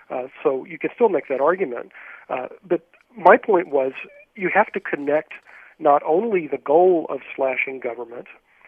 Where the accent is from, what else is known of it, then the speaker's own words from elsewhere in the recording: the South, United States; my fellow Southerners, and I'm a Southerner